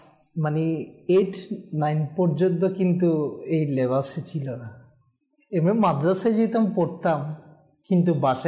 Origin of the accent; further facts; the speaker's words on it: Rangunia, Chittagong Division, Bangladesh; তারপর আমাদের বাড়ি তো রাঙ্গুনিয়াতে, তো গড়ের মধ্যে এসে অনেকে বলে যে আপনার ছেলেকে আজকে দেখেছি